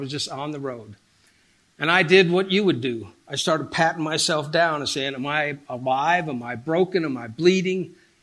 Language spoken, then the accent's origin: English; Baltimore, Maryland, United States; now in Colorado Springs, United States; And so I grew up in Baltimore, Maryland before we moved to Colorado Springs. I grew up Catholic, fifth grade catechism.